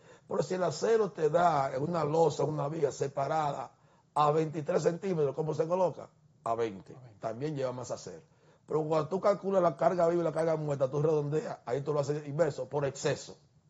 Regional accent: San Francisco de Macorís, Duarte, Dominican Republic; Si tú vas al nordeste, que es donde yo soy, soy de San Francisco, hay una oficina.

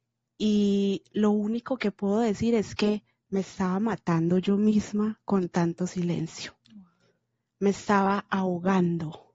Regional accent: Medellín, Antioquia, Colombia; born there; Yo nací en Medellín, Colombia. No vengo de una familia de dinero ni nada por el estilo.

